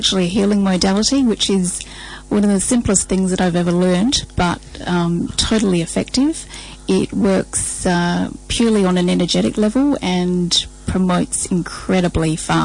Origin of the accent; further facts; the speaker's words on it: Adelaide, South Australia, Australia; moved away as an adult; also born or lived in London; I grew up in Adelaide and had a pretty quiet existence. So I hopped on a plane to London and off I went, knowing no one at all, and lasted over there for about 6 years.